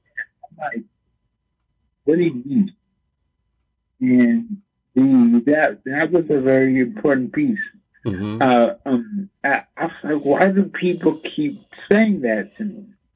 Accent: Brooklyn, New York, United States; I'm from Brooklyn. I was living in Brooklyn. And I've since moved upstate New York.

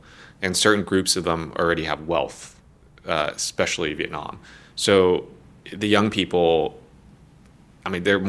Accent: United States; So I noticed as an American myself, like the Western kind of thinking about health traditionally has been about treatment.

